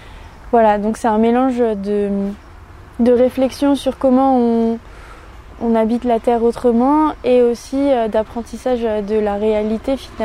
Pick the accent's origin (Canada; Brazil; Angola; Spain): Angola; now in Grenoble, France; Je vis à Grenoble et je suis étudiante en droit. Je suis congolaise, angolaise aussi.